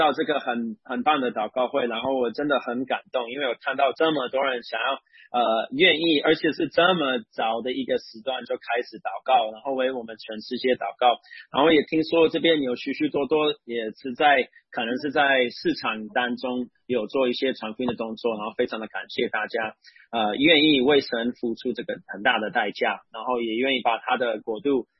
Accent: Minnesota, United States; Chinese is a second language; now in Taiwan; 因为我是美国人，我在美国长大，在明尼苏达州长大。

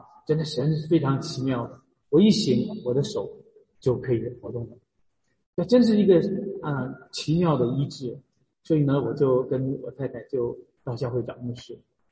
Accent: China; born there; 因为我是在中国60年代出生那么都我们受的教育都是。这个进化论这个无神论的这种教育

